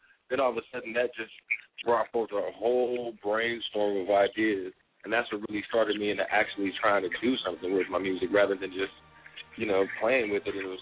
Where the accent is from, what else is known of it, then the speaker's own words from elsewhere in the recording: Northridge, California, United States; I'm actually from the Valley, you know, Southern California. We have a little spot out here we call the Valley. It's San Fernando Valley. It's a bunch of little cities involved in there, you know, but I was born in Northridge at the Northridge Hospital.